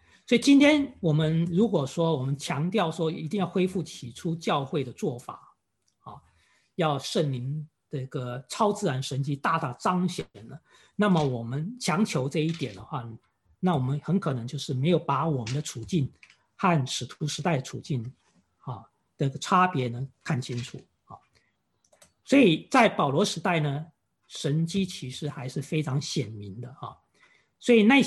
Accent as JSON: {"language": "Chinese", "country": "Taiwan", "said": "像我是从台湾来的"}